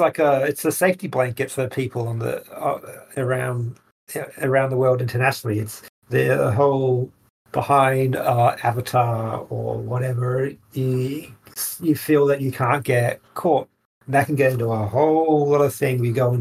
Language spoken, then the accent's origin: English; United States; I can't even say that word. I'm American.